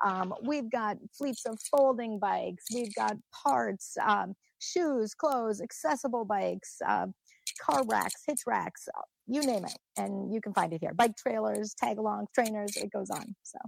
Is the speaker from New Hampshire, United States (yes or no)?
no; Drummond Island, Michigan, United States; So we all kind of bop around a lot of the islands over there. I grew up on Drummond Island.